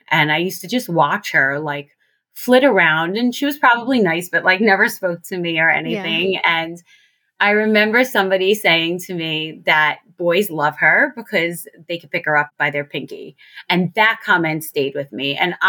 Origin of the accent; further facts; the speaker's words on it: Staten Island, New York, United States; So because I came from Staten Island, where all the houses are next to each other and everyone lived, like there was 30 kids on my block